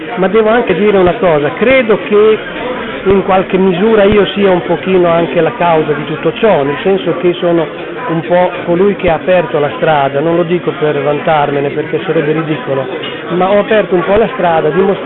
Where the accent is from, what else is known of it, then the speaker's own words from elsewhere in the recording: Vergato, Emilia-Romagna, Italy; è ambientato proprio in Emilia, naturalmente con i miei romanzi, e per l'esattezza nel mio paese d'origine, che è Vergato.